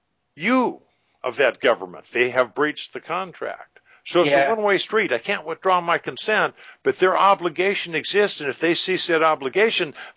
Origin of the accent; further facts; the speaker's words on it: California, United States; born there; Well, I'm a citizen of Florida. I was born in California